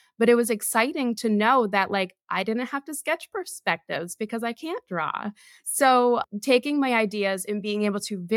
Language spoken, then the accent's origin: English; Vermont, United States; So growing up in Vermont, I actually didn't know any interior designers. There was nobody there to, you know, say, here's a profession that you could pursue.